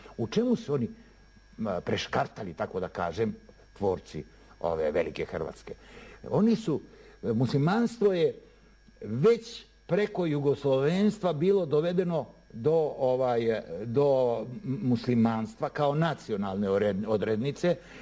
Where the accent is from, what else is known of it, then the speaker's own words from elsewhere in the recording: Montenegro; nikad u životu nisam sebe predstavio kao Crnogorca, uvijek sam bio Srbin iz Crne Gore.